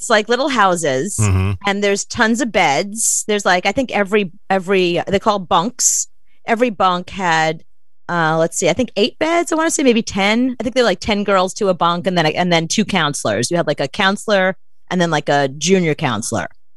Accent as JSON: {"language": "English", "town": "New York City", "region": "New York", "country": "United States", "said": "No, because I was really mature. I was from New York City."}